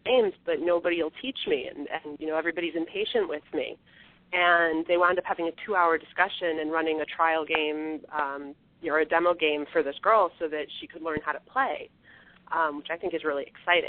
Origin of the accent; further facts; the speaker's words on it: New York City, New York, United States; I'm from New York City